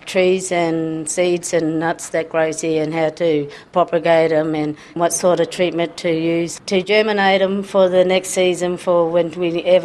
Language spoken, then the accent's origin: English; Port Hedland, Western Australia, Australia; I'm from Port Hedland. It's South Hedland virtually